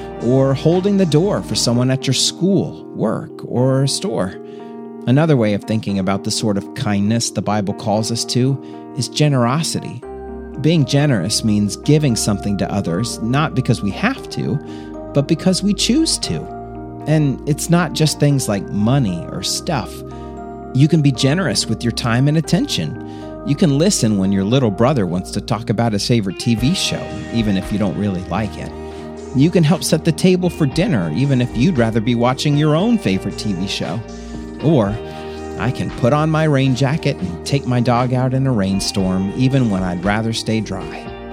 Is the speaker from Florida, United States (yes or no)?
yes; Florida, United States; You'd think that since I grew up in Florida, I would love the beach and swimming pools and playing in the rain.